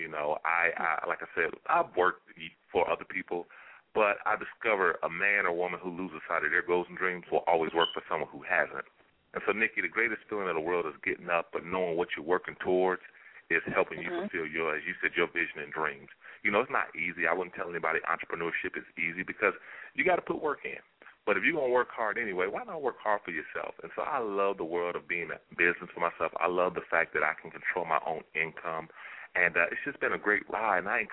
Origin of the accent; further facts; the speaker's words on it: Columbus, Ohio, United States; now in Atlanta, United States; I'm originally from the Buckeye State. I'm originally from Columbus, Ohio.